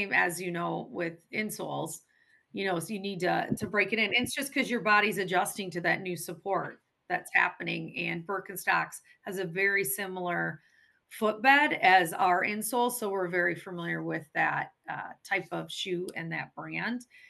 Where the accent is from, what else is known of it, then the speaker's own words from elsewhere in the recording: Michigan, United States; So this is new to me growing up in Michigan.